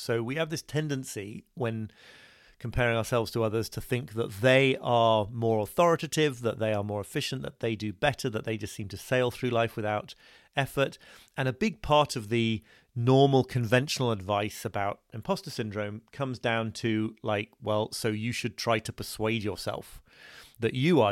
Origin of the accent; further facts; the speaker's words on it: United Kingdom; So I am a man, but on the other hand, I'm British